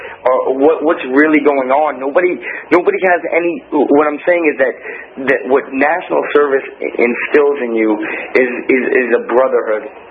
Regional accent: the South, United States; I mean, I know this growing up. I grew up in the South.

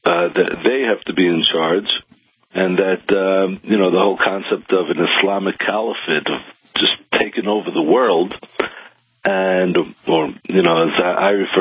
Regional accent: New York City, New York, United States; and I knew some schoolyard bullies when I was growing up in New York City

